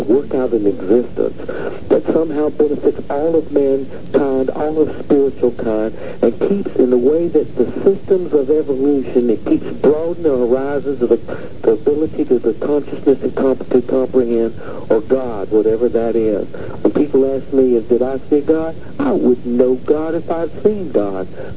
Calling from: Minneapolis, Minnesota, United States; From Minneapolis, right?

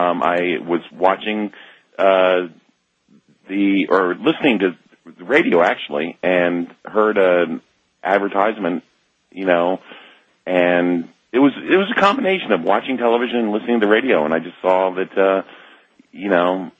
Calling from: Reading, Pennsylvania, United States; I'm calling from Reading, WEEU AM.

